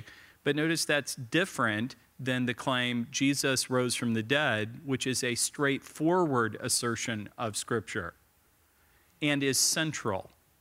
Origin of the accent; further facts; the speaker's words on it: West Virginia, United States; I'm from West Virginia, and indoor plumbing is awesome.